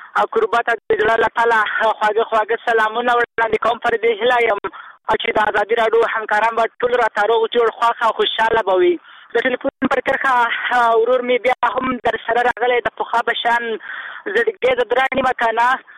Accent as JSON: {"language": "Pashto", "region": "Kabul", "country": "Afghanistan", "said": "زه د کابل یم"}